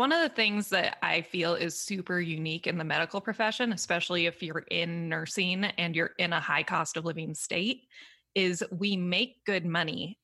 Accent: San Diego, California, United States; I grew up in San Diego and I lived in San Diego when I was paying off my debt.

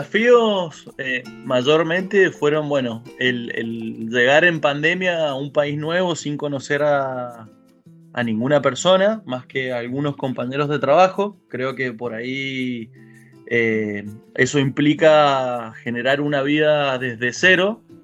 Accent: Mendoza, Argentina; yo dentro de Argentina soy de Mendoza. Mendoza está aproximadamente a unos 450 kilómetros de Santiago de Chile, o sea, un lugar súper cerca.

